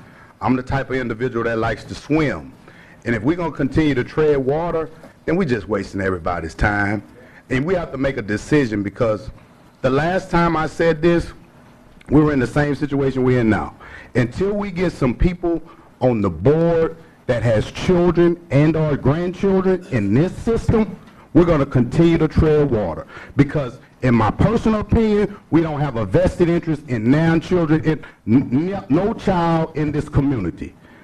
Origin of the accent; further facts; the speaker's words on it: New Orleans, Louisiana, United States; I'm not from this community. I'm from New Orleans, Louisiana, but I've been here so long that I've just adopted the community.